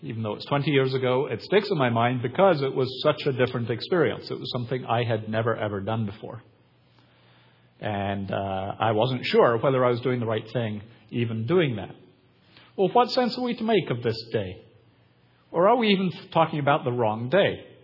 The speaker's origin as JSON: {"language": "English", "region": "Scotland", "country": "United Kingdom", "said": "I come from Scotland, the land of strict Scottish Sabbatarianism."}